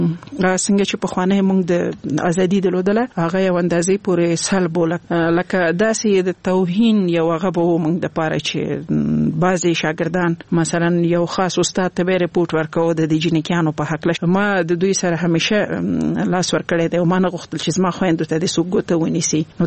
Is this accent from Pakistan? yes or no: no; Laghman, Afghanistan; also born or lived in Nangarhar; زه خپل د لغمان ولایت يم